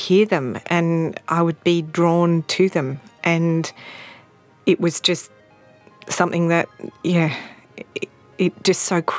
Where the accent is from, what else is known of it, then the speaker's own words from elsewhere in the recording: Sydney, New South Wales, Australia; growing up in Sydney